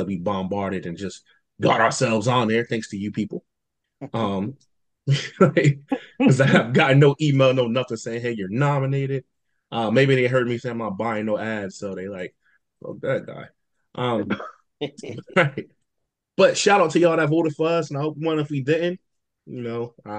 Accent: New Jersey, United States; where you from? And I'm like, oh, Jersey.

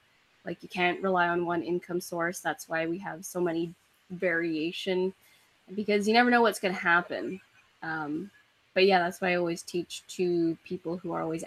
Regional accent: Canada; and we're here from Canada.

